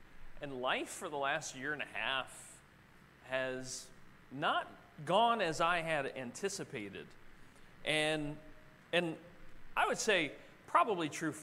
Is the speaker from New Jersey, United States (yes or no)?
yes; New Jersey, United States; now I'm from New Jersey, just outside of Philadelphia, across the river, Delaware River